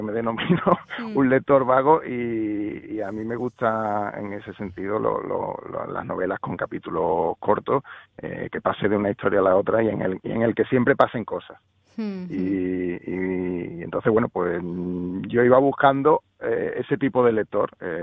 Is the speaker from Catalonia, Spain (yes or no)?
no; Andalusia, Spain; como buen andaluz